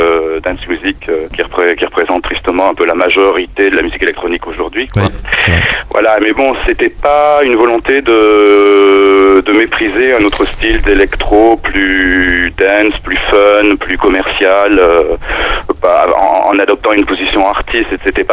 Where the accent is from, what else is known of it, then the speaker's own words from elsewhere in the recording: France; Le problème, c'est qu'on est français, c'est sur ça le problème.